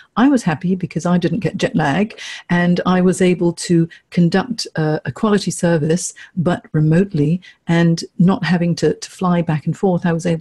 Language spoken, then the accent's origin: English; Hong Kong; growing up in Hong Kong, I'm half Chinese, I'm half English, and growing up in Hong Kong, it really is a melting pot of cultures there.